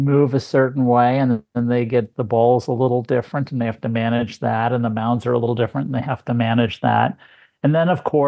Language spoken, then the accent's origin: English; California, United States; I'm trying to prove that I'm actually from California, I think.